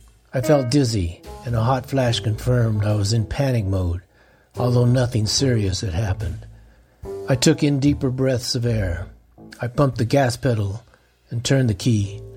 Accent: Florence, Colorado, United States; when I reflect on growing up in Florence, sometimes it's very idyllic. You know, it's country, it's rural, it's quiet, it's natural. We grew up along the river.

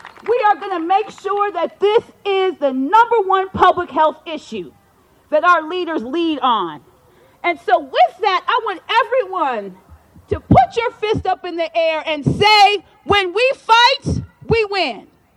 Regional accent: Colorado, United States; We're from Colorado. We know the weather goes up and down.

